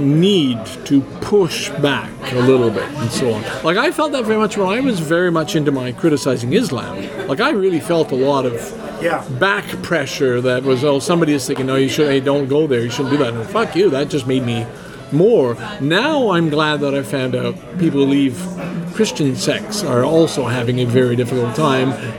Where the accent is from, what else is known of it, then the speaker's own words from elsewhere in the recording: Quebec, Canada; I grew up in Quebec, in French and English rivalry.